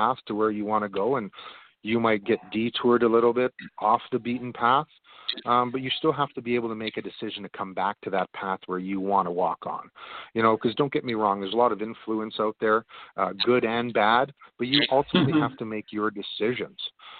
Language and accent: English; Toronto, Ontario, Canada; born there; moved away as an adult; now in Calgary, Canada; Yeah, I was born in Toronto, and I left Toronto shortly in the early 20s. And I ended up traveling to British Columbia there for a couple of years. And then I ended up, obviously, in Alberta, in Calgary, sorry.